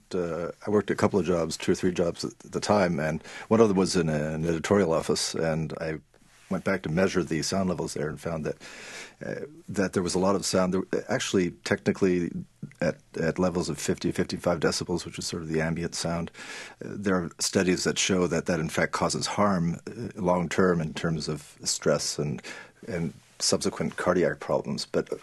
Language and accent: English; New York, United States; And in fact, as a New Yorker, as at least a former New Yorker, I would have looked at you with contempt